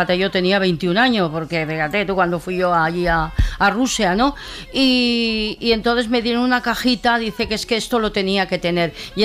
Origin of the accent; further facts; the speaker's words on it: Zaragoza, Aragon, Spain; Ah, bueno, por eso, como yo soy de Zaragoza, la violetera del Cierzo.